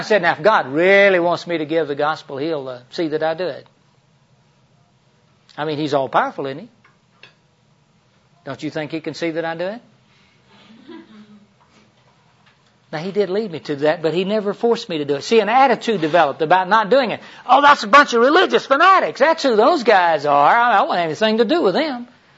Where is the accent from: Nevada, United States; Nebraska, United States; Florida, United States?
Florida, United States; I grew up in Central Florida, as I mentioned, and she hated oysters.